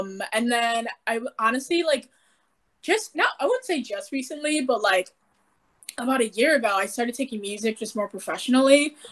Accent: Milwaukee, Wisconsin, United States; because I'm from Milwaukee and we're not known to be a film entertainment hub.

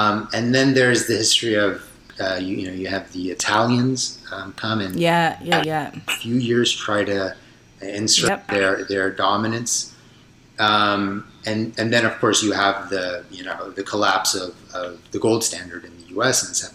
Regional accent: San Jose, California, United States; so I grew up in San Jose, California.

